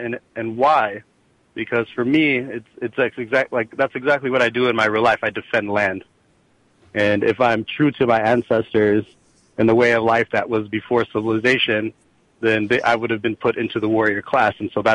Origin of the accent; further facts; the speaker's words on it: Iowa, United States; I was growing up in Iowa, and I was that kid that was always like, this isn't fair.